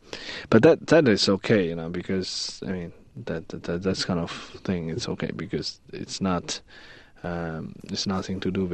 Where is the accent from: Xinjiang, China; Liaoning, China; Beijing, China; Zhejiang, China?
Liaoning, China; Shenyang; English is a second language; Back in my hometown, Shenyang, my father actually, he works as a police officer.